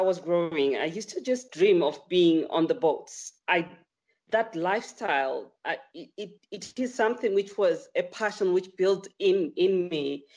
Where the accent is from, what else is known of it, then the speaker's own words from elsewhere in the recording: Zimbabwe; moved away as an adult; also born or lived in Cape Town; I'm from Zimbabwe. I'm Zimbabwean. I was born in Zimbabwe, and I attended my education in Zimbabwe. But because I really wanted to work at sea, I had to move to South Africa in Cape Town, where I stayed